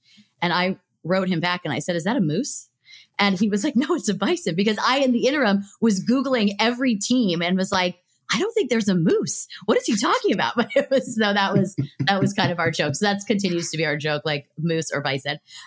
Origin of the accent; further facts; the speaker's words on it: Los Angeles, California, United States; But I'm from Los Angeles and big Dodger fan.